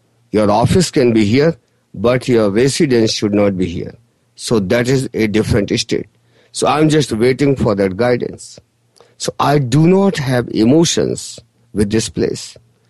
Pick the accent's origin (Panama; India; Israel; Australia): India; English is a second language; moved away as an adult; now in United States; I was born and brought up in India, but at the age of 32, when I got that guidance from the universe that you have completed your journey in this country, in India, now you have to go to US